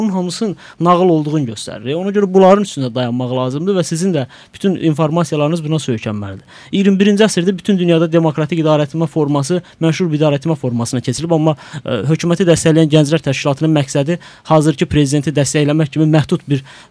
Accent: Imishli District, Azerbaijan; born there; Mən bu yaxınlarda doğulduğum kənddə oldum, İmiş rayonunun bir kəndində.

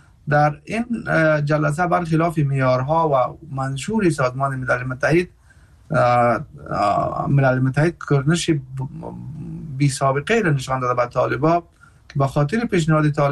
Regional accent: Afghanistan; ما مردم که از افغانستان هستیم

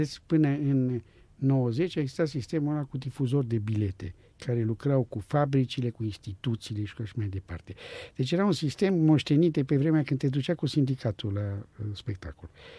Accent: Denmark; Romanian is a second language; Eu vin din Danemarca, o țară de 5 milioane de locuitori, 22 de teatre joacă în fiecare seară la Copenhaga.

